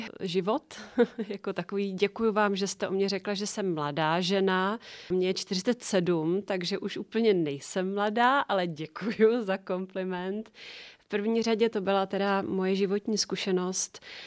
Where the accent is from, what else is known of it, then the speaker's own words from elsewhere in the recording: Krkonoše, Czechia; My jsme původně z Krkonoš.